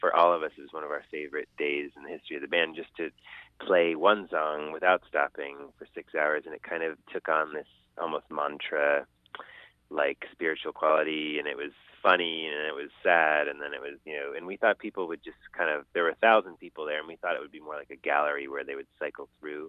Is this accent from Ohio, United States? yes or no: yes; Ohio, United States; because we grew up in Ohio, in what is near Cincinnati, Ohio, in one of the many Dead Belts, they call them